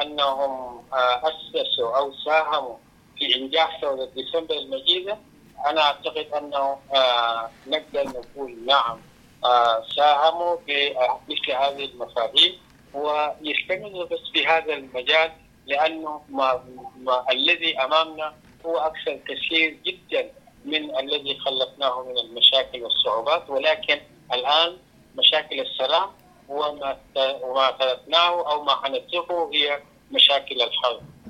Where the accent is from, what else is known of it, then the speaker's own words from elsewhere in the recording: Sudan; الحل يعني لحسن الحظ يعني لأول مرة يعني نتفق كسودانيين بأنه الحل هو يعني حل جماعي